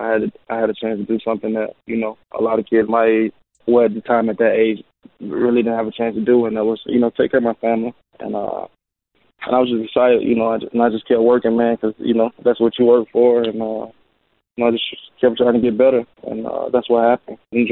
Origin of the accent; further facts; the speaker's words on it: Tuscaloosa, Alabama, United States; Man, it's big in basketball, and you know, big in football, obviously. You got University of Alabama, and all we know there is footbal